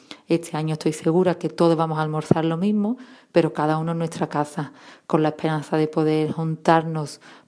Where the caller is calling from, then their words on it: La Puebla de Cazalla, Andalusia, Spain; de la Puebla de Cazalla y me gustaría contar una costumbre que hay en mi familia en Semana Santa.